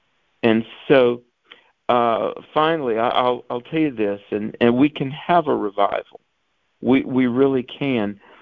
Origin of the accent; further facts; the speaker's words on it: North Carolina, United States; Twice in my home state of North Carolina, I've been asked to do biblical worldview weekends in Catholic churches.